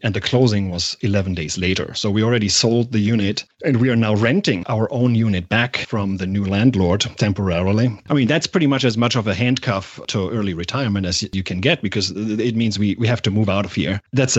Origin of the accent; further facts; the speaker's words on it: Germany; now in United States; The first time when I came from Germany to the US, right, that's a pretty life-changing event.